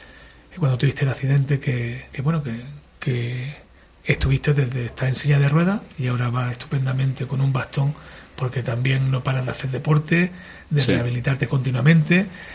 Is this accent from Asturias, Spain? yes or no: no; Purullena, Andalusia, Spain; yo soy …, soy de Purullena